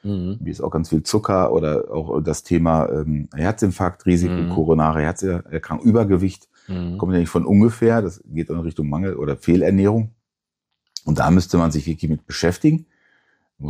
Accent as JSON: {"language": "German", "town": "Datteln", "region": "North Rhine-Westphalia", "country": "Germany", "said": "Ich komme aus Datteln"}